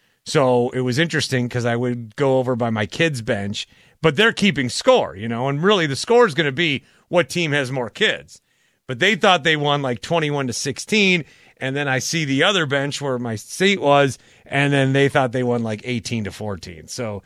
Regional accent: Fond du Lac, Wisconsin, United States; I'm from Fond du Lac, Wisconsin. There's 40,000 people in that town.

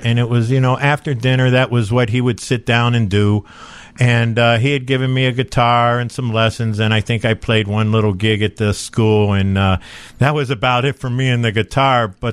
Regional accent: Philadelphia, Pennsylvania, United States; I grew up around the University of Pennsylvania, so we used to go down there and hang out where all the students and the hippies were.

